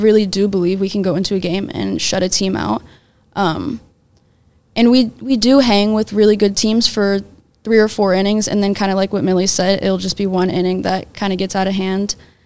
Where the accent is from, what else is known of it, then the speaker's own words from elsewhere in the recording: Kansas, United States; growing up in Kansas, I know the Jayhawk League is not easy.